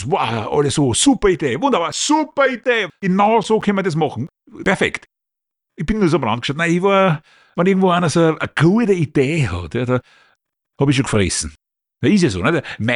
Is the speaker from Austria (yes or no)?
yes; Austria; Bei uns in Österreich setzt sich das nicht durch.